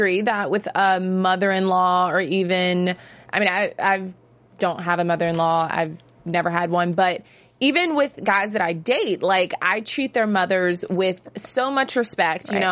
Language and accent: English; Virginia, United States; I'm from Virginia. So hey.